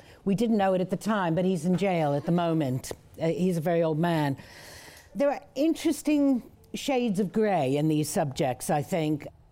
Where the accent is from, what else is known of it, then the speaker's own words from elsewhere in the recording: United States; I grew up in America. I'd never heard his name spoken until somebody said, oh, yes, there was this guy.